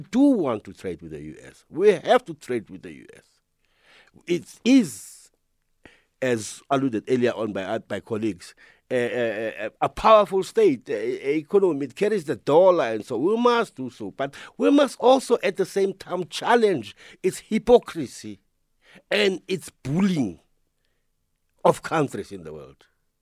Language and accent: English; South Africa; I'm South African.